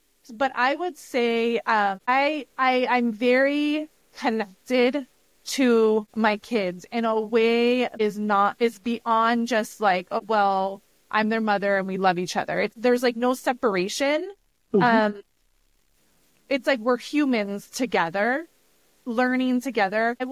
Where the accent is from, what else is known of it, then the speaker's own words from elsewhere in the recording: Hawaii, United States; So although I'm from Hawaii, my family is Italian.